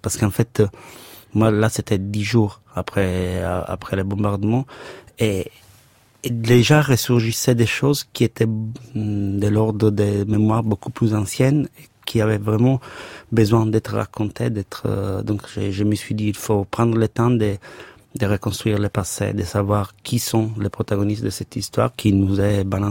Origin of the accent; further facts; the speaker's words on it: Sicily, Italy; French is a second language; chez moi en Sicile, c'est vert, c'est la Méditerranée, c'est des oliviers, des champs.